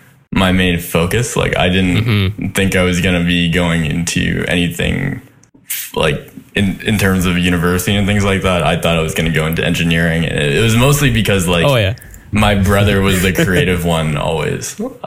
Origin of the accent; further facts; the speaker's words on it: Vancouver, British Columbia, Canada; No, I'm actually from Vancouver. Vancouver proper. So like Kitsilano. Which is pretty rare, I think.